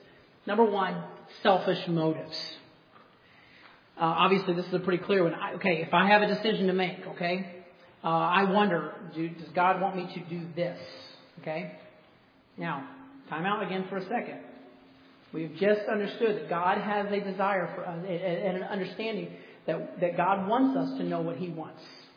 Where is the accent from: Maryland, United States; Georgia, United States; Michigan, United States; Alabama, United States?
Alabama, United States